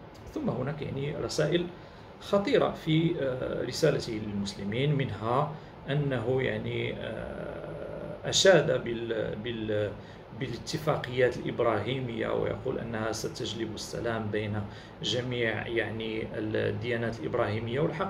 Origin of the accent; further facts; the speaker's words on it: Morocco; وكذلك وجد عندنا في المغرب.